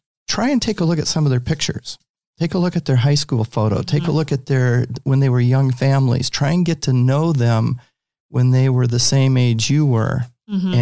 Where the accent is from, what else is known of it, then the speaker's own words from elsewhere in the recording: Michigan, United States; also born or lived in Texas; I grew up in Michigan and ended up meeting my wife on a blind date.